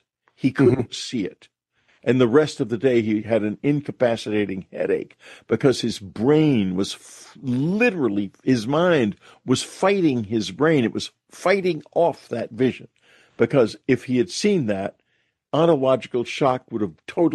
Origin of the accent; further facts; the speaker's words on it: Texas, United States; I'm from Texas, and the hill country in Texas is my home place. I grew up in that hill country.